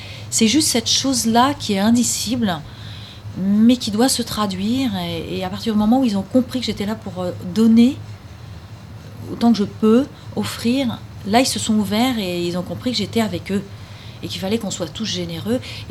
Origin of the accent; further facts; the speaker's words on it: France; Nous, les Français, on est des Latins quand même si on se sent peut-être les moins latins des Latins.